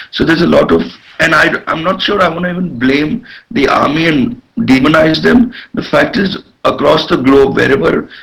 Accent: India; So I just felt, As an Indian, and I've spoken out on Kashmir issues in the past.

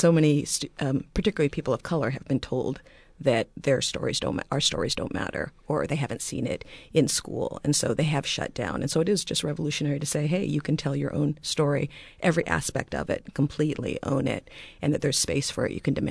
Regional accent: Washington, United States; I grew up in rural Washington State in the Southeast. My father is Nigerian and was a graduate student just visiting America.

